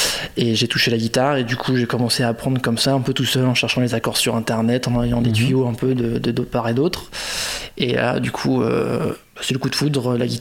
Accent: Angoulême, Nouvelle-Aquitaine, France; moved away as an adult; Alors, moi je viens d'Angoulême.

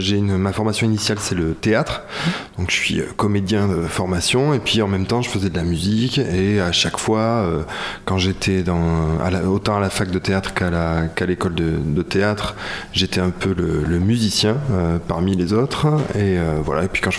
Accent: Périgueux, Nouvelle-Aquitaine, France; born or raised there; now in Bordeaux, France

